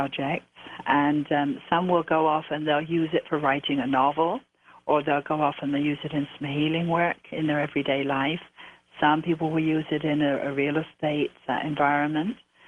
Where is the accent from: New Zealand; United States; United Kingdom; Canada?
United Kingdom; England; the area where I grew up in England.